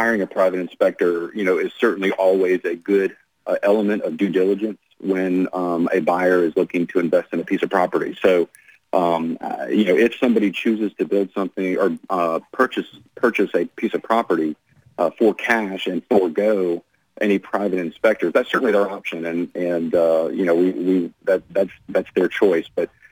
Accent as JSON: {"language": "English", "region": "the South", "country": "United States", "said": "a little Southern hospitality, which is where I come from the South."}